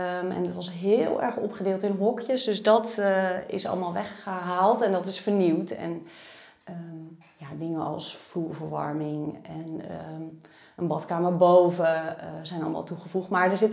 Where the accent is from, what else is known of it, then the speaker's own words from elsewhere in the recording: Lutjebroek, North Holland, Netherlands; Ik kom zelf uit Lutjebroek.